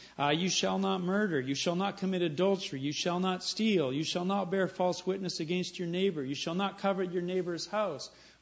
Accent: El Salvador; Because I grew up in El Salvador

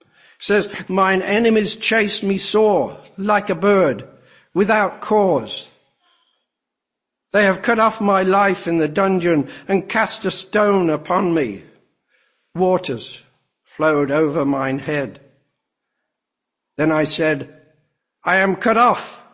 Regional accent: Coventry, West Midlands, United Kingdom; close to my hometown of Coventry.

